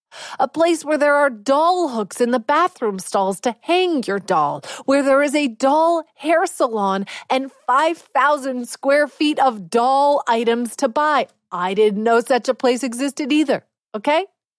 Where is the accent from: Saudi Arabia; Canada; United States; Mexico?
Canada; Like, I'm too Canadian for that.